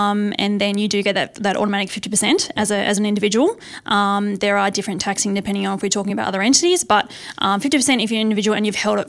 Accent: Tasmania, Australia; Well, I'm actually from Tasmania. So that was where I was born and bred

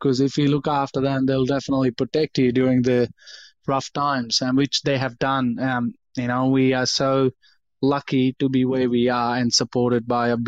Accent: India; And I tell them I'm from India.

